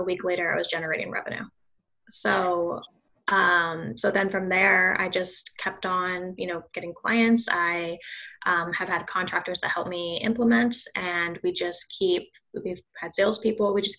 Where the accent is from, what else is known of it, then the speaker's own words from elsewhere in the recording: Kansas City, United States; since I grew up in Kansas City, I only knew like about pretty much one person when I got my real estate license in Kentucky.